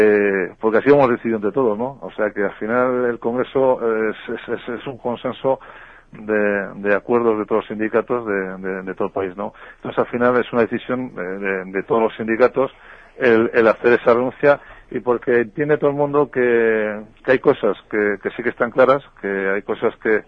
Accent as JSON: {"language": "Spanish", "town": "Valladolid", "region": "Castile and León", "country": "Spain", "moved": "as an adult", "lives_now": "Madrid, Spain", "said": "yo soy ferroviario, soy de Valladolid, y me trasladé a Madrid hace ya unos 20 años"}